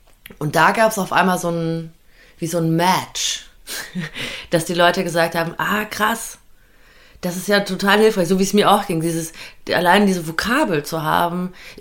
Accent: East Germany, Germany; Also so, ja, stimmt, ich bin ja Nachwendekind und ich bin ja aus dem Osten

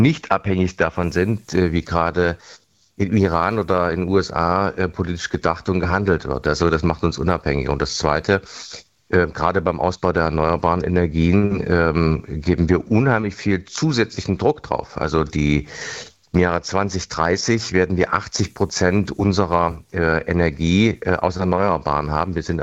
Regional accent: Erfurt, Thuringia, Germany; Erfurt, meiner Heimat

